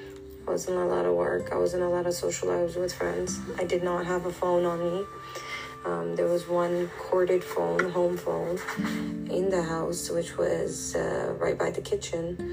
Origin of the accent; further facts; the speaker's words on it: Canada; But my background is from Afghanistan. My parents are from Afghanistan, but I was born and raised in Canada. My parents raised us very traditional, very cultural, very religious.